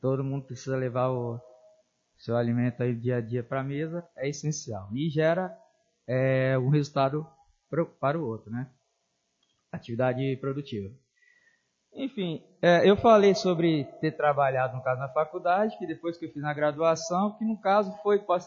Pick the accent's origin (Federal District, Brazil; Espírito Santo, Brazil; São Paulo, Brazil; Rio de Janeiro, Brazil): Espírito Santo, Brazil; Vitória; sou natural de Vitória, morei na roça durante um período